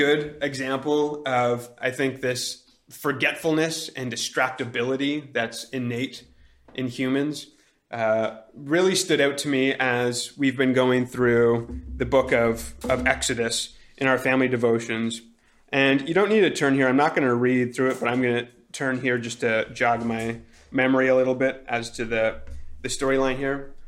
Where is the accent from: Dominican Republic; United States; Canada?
Canada; my wife's subconscious association with me as a Canadian